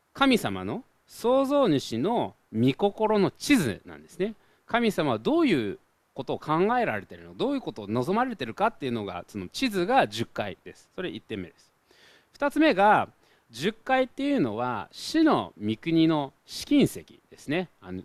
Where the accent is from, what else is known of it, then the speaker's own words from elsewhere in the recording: United States; Japanese is a second language; now in Japan; 私外国人なんですけれども、それを、日本の子がお互いそう注意し合うのを見て本当に驚きました。まずそもそも呼び捨てって何ですかっていう、なんかね、そういう外国人、アメリカ人であんまりないんですけれども